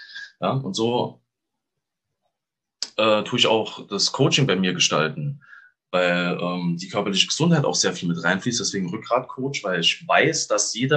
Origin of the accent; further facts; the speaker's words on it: Saarland, Germany; Oh, ich komme aus dem schönen Saarland. Ich habe aber auch schon in verschiedenen Teilen von Deutschland gewohnt.